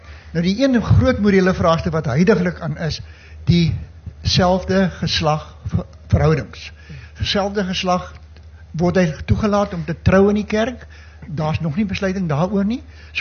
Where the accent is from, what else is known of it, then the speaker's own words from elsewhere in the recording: Strand, Western Cape, South Africa; van die Strand. Ek is my gas 80 jaar in die gemeente van die NG Kerk.